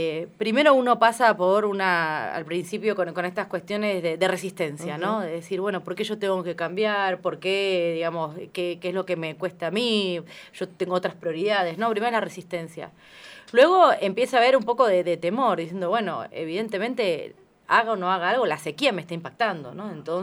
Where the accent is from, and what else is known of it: Argentina